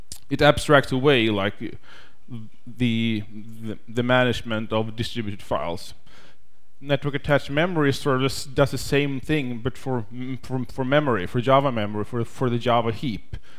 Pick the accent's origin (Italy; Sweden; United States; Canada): Sweden; we are almost neighboring countries, since I'm from Sweden, so we just have the Baltic Sea right between us.